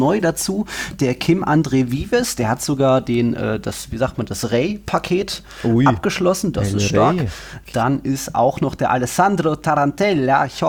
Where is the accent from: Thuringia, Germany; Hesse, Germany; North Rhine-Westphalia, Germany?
Hesse, Germany; aus meiner Heimat, dem Werra-Meißner-Kreis